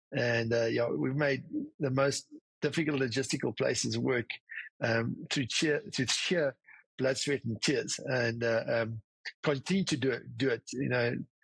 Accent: South Africa; it's being a South African and growing up in South Africa, and sort of the path which we've been through, in the sense that we live at the point of Africa

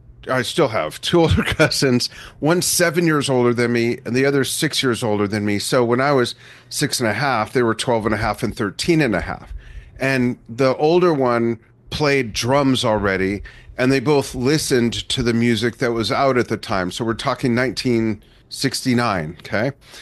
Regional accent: Los Angeles, California, United States; and I grew up in Los Angeles, music distribution was different on the airwaves.

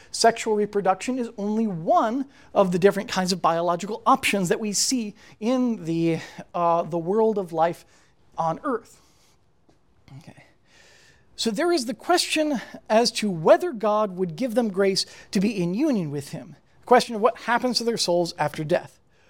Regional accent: New York City, New York, United States; I am from the New York City general area, and I want to avoid it as much as possible, a feeling I'm sure much of you share.

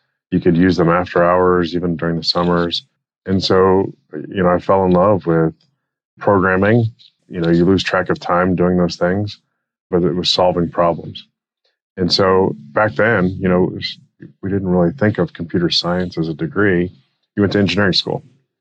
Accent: Wyoming, United States; But by the time I was at junior high, we settled in Wyoming. So I grew up in the Wild West.

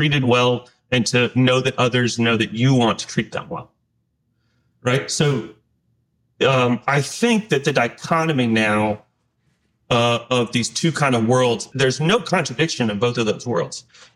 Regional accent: the South, United States; So I grew up in the South. I grew up in a family that was Middle Eastern, so half being Lebanese, the other half Palestinian.

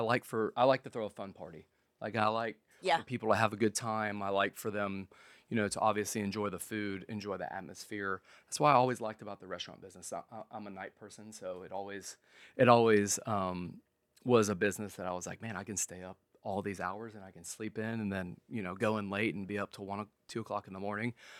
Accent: Coppell, Texas, United States; Two of my best friends are in the restaurant business, Jason and Jake Dady, who I grew up with in Coppell.

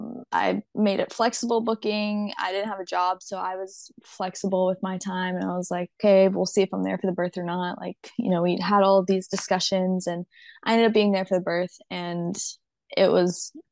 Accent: Wilmington, North Carolina, United States; moved away; North Carolina, Wilmington, right by the beach.

